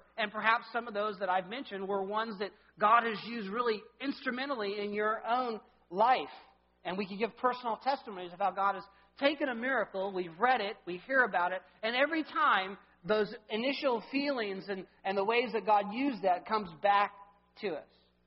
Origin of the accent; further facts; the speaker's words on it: Chowchilla, California, United States; I mean, when I was born and raised in Chowchilla